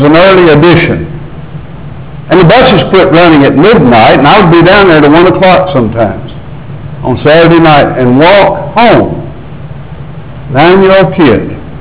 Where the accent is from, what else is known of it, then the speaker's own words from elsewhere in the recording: Nashville, Tennessee, United States; In my early life, I was raised in North Nashville, on 12th Avenue primarily. We did live on 11th Avenue for a little while.